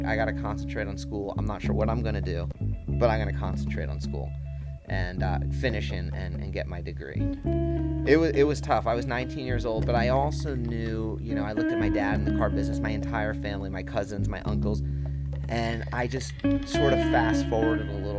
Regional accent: Miami, Florida, United States; So I grew up in South Florida. I was born in Miami, still a big Dolphins fan.

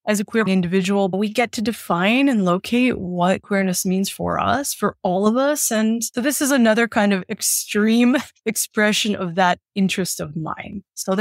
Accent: Scranton, Pennsylvania, United States; So my family growing up in Scranton, Pennsylvania, really connected to our heritage and religion

